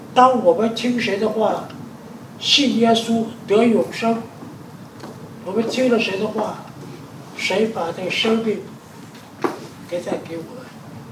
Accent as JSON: {"language": "Chinese", "country": "China", "said": "所以我们中国人说行尸走肉"}